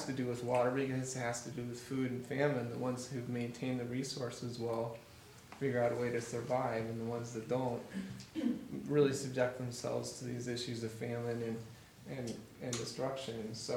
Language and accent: English; Missouri, United States; I always said growing up in Missouri that if we wanted it to rain, we would just go to church and, pray and God would make it rain